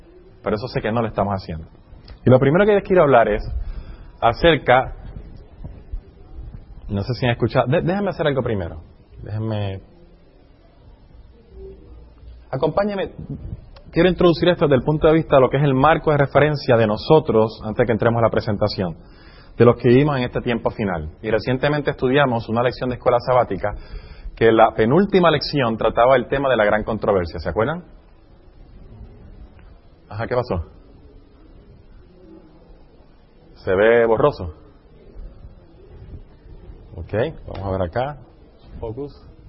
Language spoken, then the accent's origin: Spanish; California, United States; de donde yo vengo de California